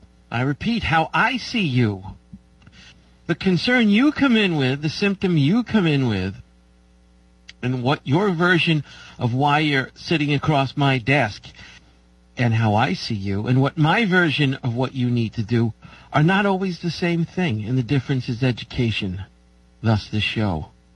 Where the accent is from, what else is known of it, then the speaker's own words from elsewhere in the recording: New York, United States; I'm a New Yorker, so I can't stand the clouds.